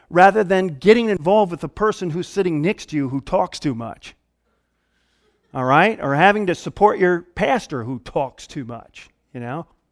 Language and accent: English; Midwest, United States; I grew up in the Midwest, man, where they did farming.